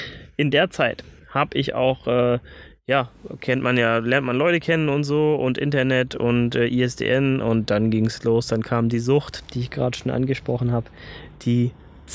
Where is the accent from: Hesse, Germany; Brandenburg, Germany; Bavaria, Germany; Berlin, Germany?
Berlin, Germany; also born or lived in Herrenberg; Und dann sind wir aus Süddeutschland weggezogen, also aus Herrenberg, da bin ich übrigens geboren, weggezogen nach Berlin, nach Spandau.